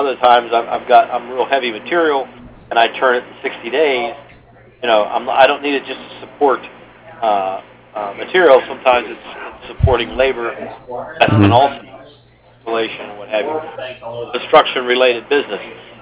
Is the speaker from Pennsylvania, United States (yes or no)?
yes; Pennsylvania, United States; I'm a farmer from Western Pennsylvania.